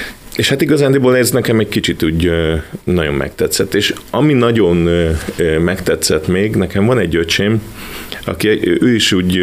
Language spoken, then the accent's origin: Hungarian; Örkény, Pest, Hungary; also born or lived in Balassagyarmat; Én balassagyarmaton születtem, és ott egy 10 évet éltem. Ott a szüleim elváltak, és egy köztes állomás volt az életemben Örkény. És Örkényen laktunk nagyszülőkkel és az öcsémmel, és édesanyám egyedül nevelt minket.